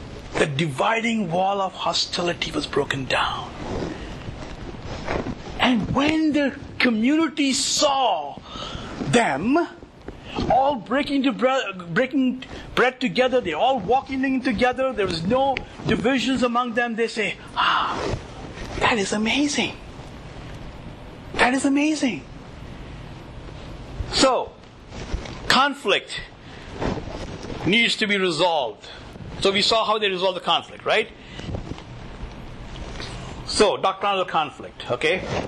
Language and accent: English; Mumbai, Maharashtra, India; also born or lived in Kerala; I never grew up in Kerala, right? I grew up in Mumbai, so there's a little bit of a different perspective anyway.